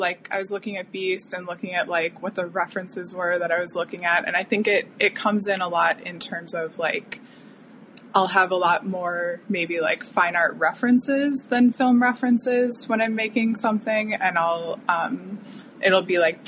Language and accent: English; Midwest, United States; I grew up in the Midwest and movies were not like a big thing for me